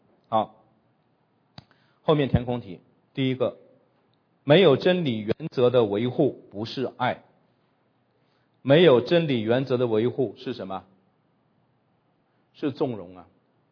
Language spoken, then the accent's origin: Chinese; China; 恨不得一脚踏上去让他永世不得翻身哈，这是我们中国人处理对自己敌对的。